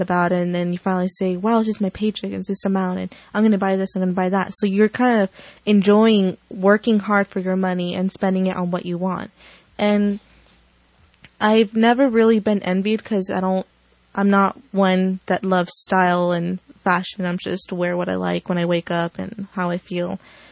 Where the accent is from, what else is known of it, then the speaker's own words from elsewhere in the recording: Fort Bragg, California, United States; now in Laytonville, United States; but I came from Fort Bragg, California, and now I live here in Branscombe, Laytonville, Branscombe